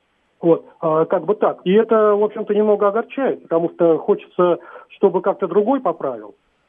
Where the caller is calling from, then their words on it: Moscow, Russia; из Москвы.